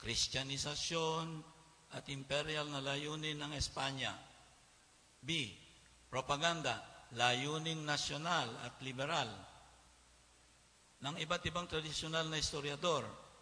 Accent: Bicol Region, Philippines; Taga Bicol ako eh, no? Mas maraming elemento, dugong negrito sa Bicol. At ikinatutuwa ko na meron akong ganyan.

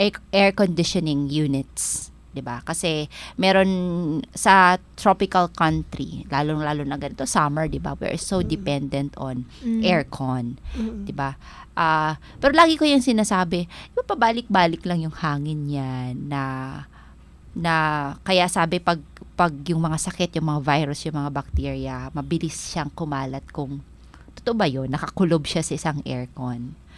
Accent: Eastern Visayas, Philippines; ako po ay taga Northern Samar, laking tabing ng dagat.

